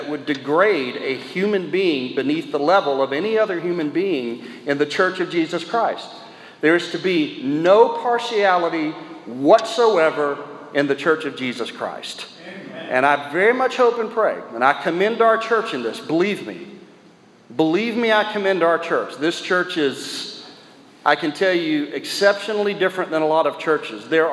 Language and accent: English; the South, United States; born there; and I was born in the South and loved the South